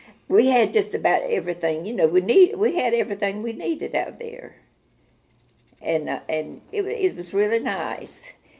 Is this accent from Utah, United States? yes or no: no; Leesville, South Carolina, United States; I was raised in Leesville, South Carolina, out in the country. It was the name of the place was Ridge Road. And I went to Ridge Road School in grammar school.